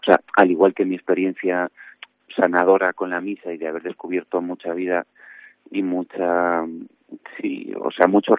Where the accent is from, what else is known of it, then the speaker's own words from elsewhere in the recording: Santiago de Compostela, Galicia, Spain; also born or lived in La Coruña / Madrid; yo soy de Santiago, o sea, nacido ahí, me crié ahí hasta los 18 años. Luego me fui a La Coruña, luego para Madrid y luego he vuelto ahora para Santiago el año pasado temporalmente. O no sé si temporalmente, pero llevo solo un año.